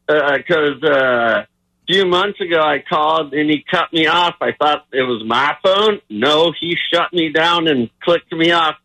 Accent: Oxnard, California, United States; born there; I am a Val for multiple years, but I was born in Oxnard.

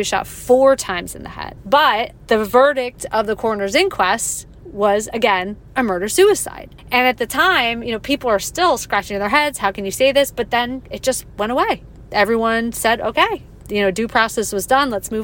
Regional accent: Morristown, New Jersey, United States; So I grew up in Morristown, and I love my hometown, and I thought I knew so much about Morristown's extensive history.

